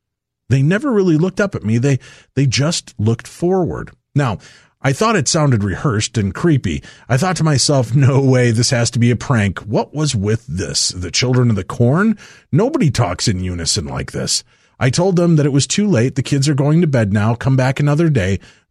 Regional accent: Quebec, Canada; They lived in a cute little house about 15 minutes away from my hometown of the Isle Blizzard, Quebec.

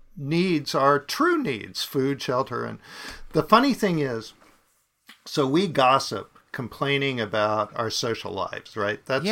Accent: East Coast, United States; And because I'm from the East Coast, I went and bought a generator. That's what you in the East Coast, you have blizzards and you have generators.

